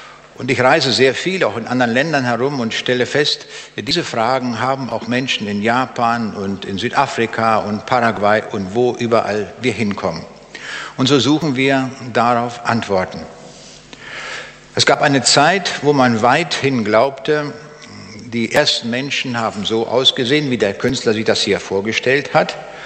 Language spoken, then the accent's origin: German; Braunschweig, Lower Saxony, Germany; Ich komme aus Braunschweig Wo liegt Braunschweig?